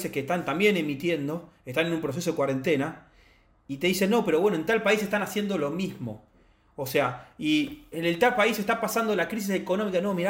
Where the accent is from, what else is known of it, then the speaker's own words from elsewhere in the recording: Argentina; Un escenario donde no somos argentinos.